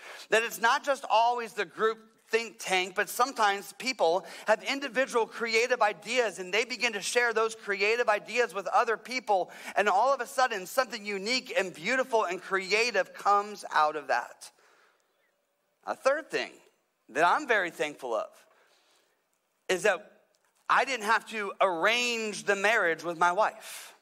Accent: Midwest, United States; now in California, United States; I live in California now. I grew up in the Midwest.

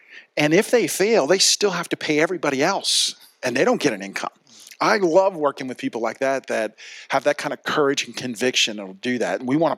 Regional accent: Philadelphia, Pennsylvania, United States; now in Santa Maria, United States; Originally Philly, but now Santa Maria.

